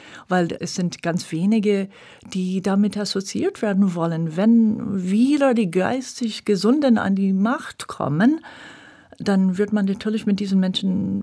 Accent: California, United States; German is a second language; das war ein großer Volksheld in meiner Jugend, weil ich bin ja aus Kalifornien.

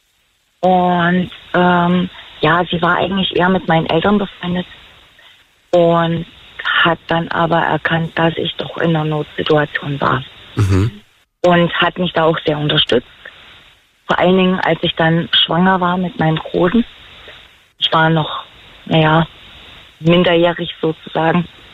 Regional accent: Eisenach, Thuringia, Germany; Ich komme ja aus dem Herzen von Deutschland, also tatsächlich aus dem Herzen, sprich Eisener.

